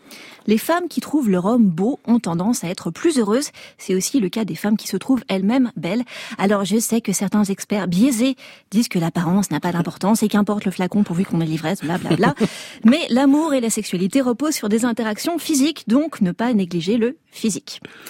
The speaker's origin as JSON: {"language": "French", "country": "France", "said": "on est français"}